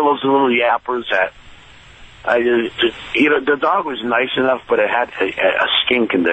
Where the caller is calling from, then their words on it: Boston, Massachusetts, United States; Yes, sir. I'm in Boston.